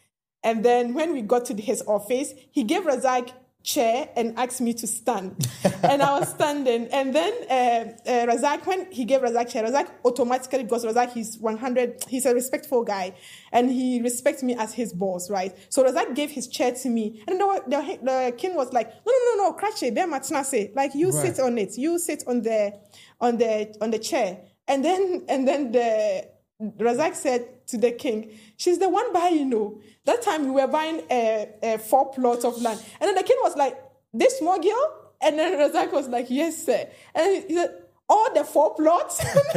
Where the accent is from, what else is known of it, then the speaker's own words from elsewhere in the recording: Belgium; I'm from Belgium, of course